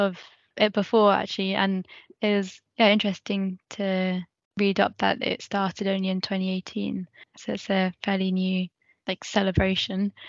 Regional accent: United Kingdom; I think being born and brought up in the UK, my first thought is to say I'm British. And yeah, India is my heritage.

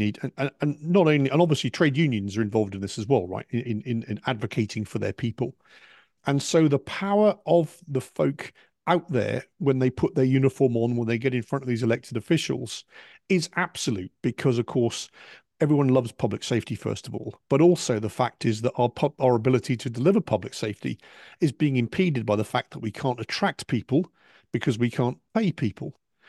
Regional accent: United Kingdom; now in United States; First of all, I'm the Brit in America, right?

